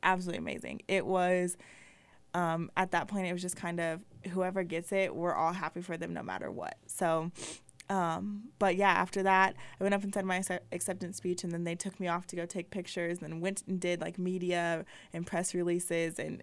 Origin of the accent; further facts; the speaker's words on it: Lawrence, Kansas, United States; Yes, Lawrence, Kansas.